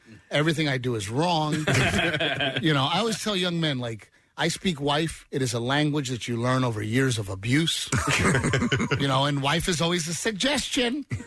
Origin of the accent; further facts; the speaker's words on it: Portland, Texas, United States; now in Los Angeles, United States; I grew up in Portland, Texas, right. Me and my wife, which is weird. Town of 10,000 people.